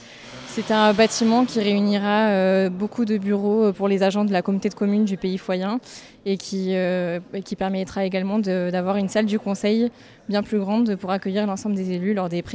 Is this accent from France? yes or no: yes; Pineuil, Nouvelle-Aquitaine, France; Oui, je suis de Pineuil.